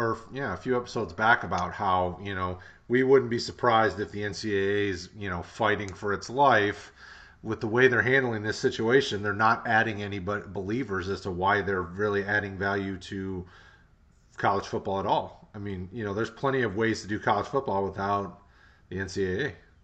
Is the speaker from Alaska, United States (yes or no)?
no; Michigan, United States; up here when I was growing up in Michigan.